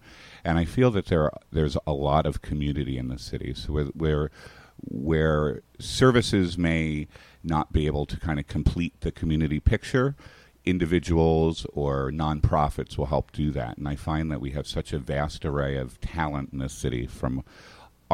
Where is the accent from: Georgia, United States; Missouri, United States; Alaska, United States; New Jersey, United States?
New Jersey, United States; also born or lived in Boise, Idaho / Texas / Europe / New York; now in Hudson, United States; I was born in Boise, Idaho, and stayed there for a couple of months, and then moved to Texas, where my father's from. But I grew up in South Jersey, outside of Atlantic City. Then moved back to Texas and spent some time in Europe, moved to New York